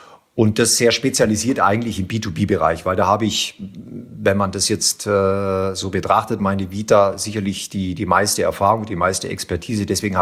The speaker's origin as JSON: {"language": "German", "town": "Lindau", "region": "Bavaria", "country": "Germany", "tie": "born or raised there", "accent": "Swabian", "lives_now": "Munich, Germany", "said": "Wie man vielleicht jetzt schon so ein bisschen raushört, ich bin im Schwäbischen geboren, in Lindau am Bodensee, also gerade noch Bayer. Bin dort groß geworden, lebe mit meiner Frau im schönen München, in Schwabing"}